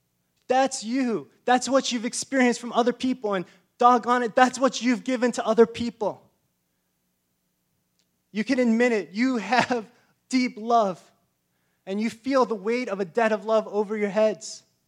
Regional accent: Wisconsin, United States; So I'm from Wisconsin. I hate those guys.

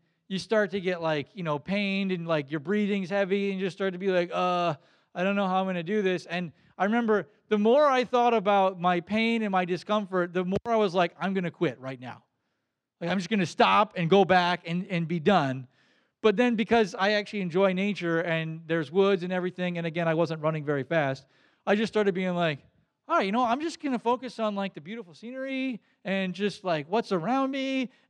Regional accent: Baden-Württemberg, Germany; I grew up in Black Forest, Germany, if that doesn't make sense.

